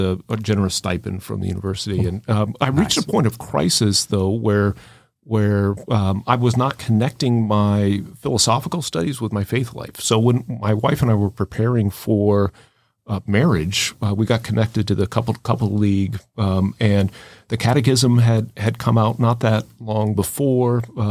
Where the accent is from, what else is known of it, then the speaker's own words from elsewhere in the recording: South Bend, Indiana, United States; my hometown is South Bend, Indiana. And I was going to go into practice with my father, who's an attorney.